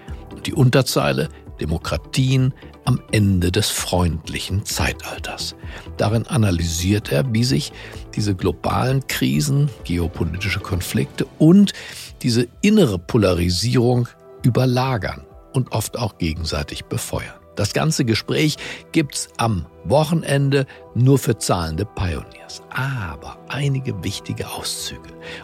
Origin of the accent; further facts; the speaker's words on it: Fulda, Hesse, Germany; Ich bin damals in Fulda zur Schule gegangen, in die Schule von Alfred Dregger und seinen Kindern.